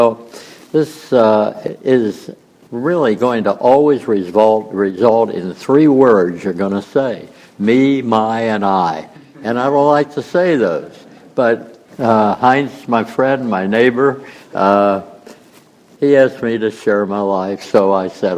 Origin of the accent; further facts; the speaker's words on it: Cincinnati, Ohio, United States; now in Atlanta, United States; I'm a native of Cincinnati, Ohio, born and raised in Cincinnati. I've lived in Atlanta now since 1962 when I came to Georgia Tech.